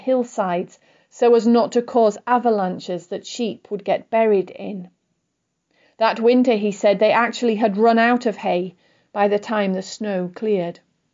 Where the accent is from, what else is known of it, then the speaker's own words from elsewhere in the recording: Yorkshire and the Humber, United Kingdom; Where I grew up in Yorkshire